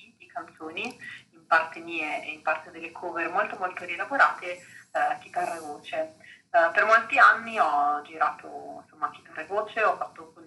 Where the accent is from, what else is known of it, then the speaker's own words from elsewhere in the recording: Milan, Lombardy, Italy; sono una cantautrice, sono milanese